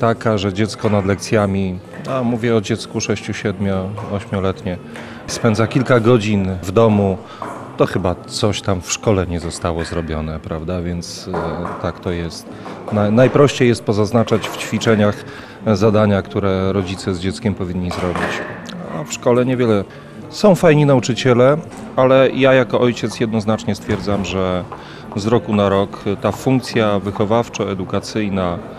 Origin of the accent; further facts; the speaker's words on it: Lubartów, Lublin Voivodeship, Poland; bo jestem z Lubartowa, więc to tak trochę może, a Lubartów nie jest daleko